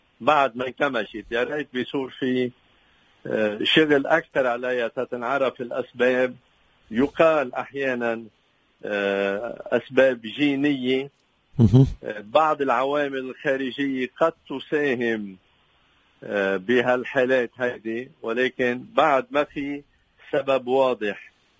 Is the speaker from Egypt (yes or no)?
no; Lebanon; عندنا بلبنان مثلا في مؤسسات خاصة بأكثريتها عم تهتم بهالأطفال هودي